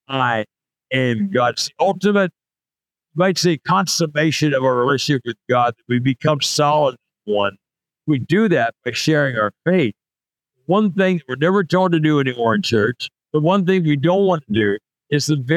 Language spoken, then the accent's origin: English; California, United States; born there; I was born in Southern California. Are you kidding me? I was born into a Christian family.